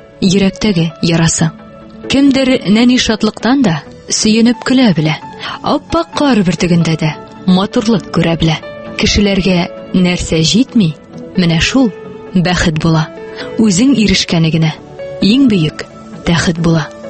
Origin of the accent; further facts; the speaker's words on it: Aktanysh, Tatarstan, Russia; әлбәттә инде минем бүтән районнан чыгып караганым юк. Мин Актаныштан. Һәм мин моның белән шатланам.